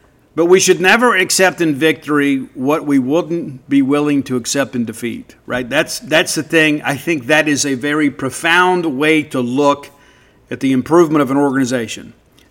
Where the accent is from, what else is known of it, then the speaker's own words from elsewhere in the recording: Mississippi, United States; I'm from South Mississippi, as you guys know. We didn't know what grilled chicken was until we got north to Jackson.